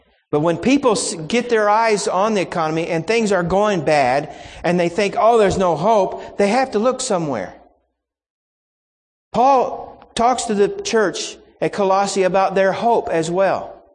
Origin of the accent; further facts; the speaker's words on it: Oklahoma, United States; And I was raised in Oklahoma, as I mentioned.